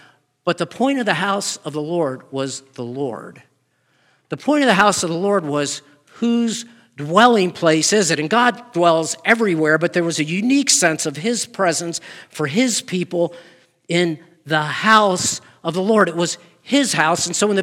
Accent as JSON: {"language": "English", "town": "Baltimore", "region": "Maryland", "country": "United States", "tie": "born or raised there", "said": "So I grew up in Baltimore, Maryland, outside. It was a suburb."}